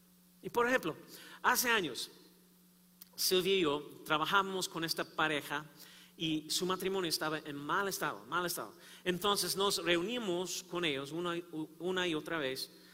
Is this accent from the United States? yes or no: yes; Kansas City, Missouri, United States; born there; yo nací en Kansas City, Missouri, en los Estados Unidos. Mi familia, toda mi familia, del lado de mi papá, también del lado de mi mamá, todos son de Kansas City.